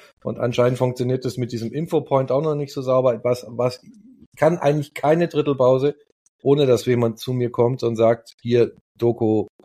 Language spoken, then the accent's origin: German; Munich, Bavaria, Germany; zumindest wir hier als Münchner